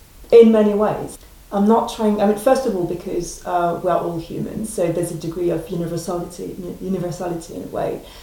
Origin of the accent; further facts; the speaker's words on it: Brittany, France; also born or lived in Paris / Lyon; so I'm from Brittany, I'm from the Gallo country, but I grew up abroad, I mean, outside of Brittany, in the mainly, I mean, Paris and then the Lyon and the southeast of France.